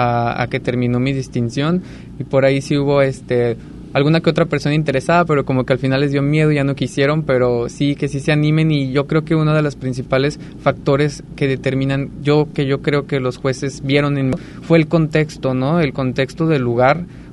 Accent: León, Guanajuato, Mexico; now in Puerto Vallarta, Mexico; yo elegí trabajar en Puerto Vallarta. A pesar, bueno, de que soy de León, de hecho solo vine a estudiar aquí la universidad.

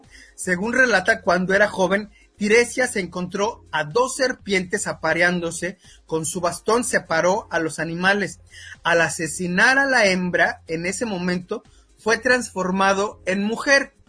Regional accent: Mexico; porque todos somos mexicanos, todos somos compatriotas.

